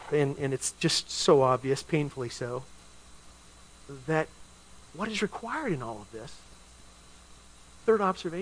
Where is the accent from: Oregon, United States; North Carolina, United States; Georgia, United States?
Oregon, United States; Milwaukie; Portland metropolitan area, southeast side of the city, in a little sleepy suburb called Milwaukee. That's my hometown!